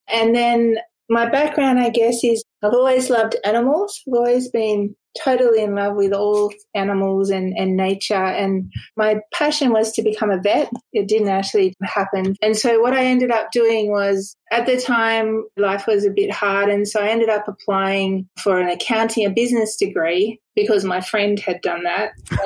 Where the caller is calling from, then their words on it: Sydney, New South Wales, Australia; I'm in Sydney at the moment.